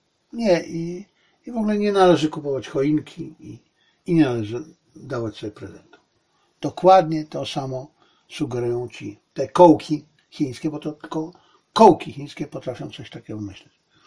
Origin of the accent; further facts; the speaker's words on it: Zabrze, Silesian Voivodeship, Poland; born there; ja przecież nie urodziłem się w Bielczy, koło Tarnowa, urodziłem się w Zabrzu, ale nie urodziłem się we Lwowie.